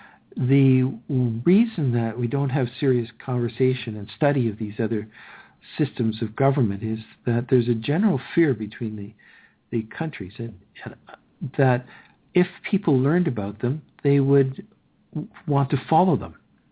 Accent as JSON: {"language": "English", "country": "Canada", "said": "We wait and take our turn. We're Canadian."}